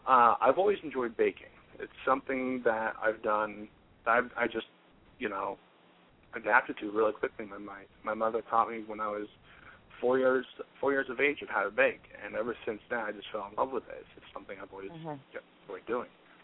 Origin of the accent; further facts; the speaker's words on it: Hope, New Hampshire, United States; And I used to, you know, do it 11 years ago in my hometown in Hope, New Hampshire.